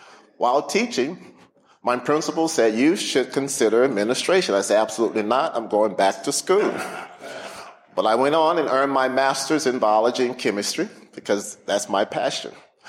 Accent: Houston, Texas, United States; I'm a Texan, born and raised in Houston

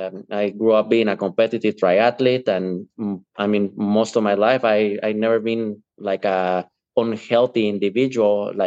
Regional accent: Guatemala; moved away; I'm originally from Guatemala.

